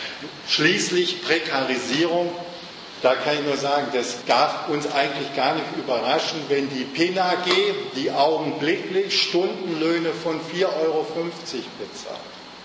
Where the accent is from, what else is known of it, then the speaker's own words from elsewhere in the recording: Hamburg, Germany; Ich komme aus Hamburg, das war noch in den 60er und 70er Jahren, war dort Schiffbau und entsprechende Logistik, manuelle Tätigkeit, das hat eigentlich die ganze Stadt oder das Bundesland geprägt.